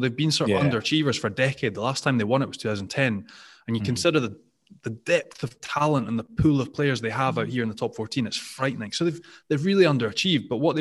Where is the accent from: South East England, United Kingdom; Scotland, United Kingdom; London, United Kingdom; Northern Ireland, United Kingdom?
Scotland, United Kingdom; Probably one of the most enjoyable games as a Scottish fan that I have enjoyed.